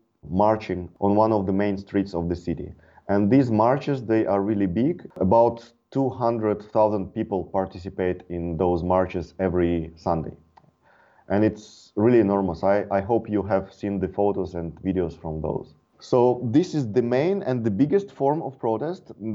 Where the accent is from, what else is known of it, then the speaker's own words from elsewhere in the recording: Belarus; English is a second language; also born or lived in Germany; Last year I was living in Belarus, my home country. So I spent last 7 years in Germany, and 1 year ago I returned home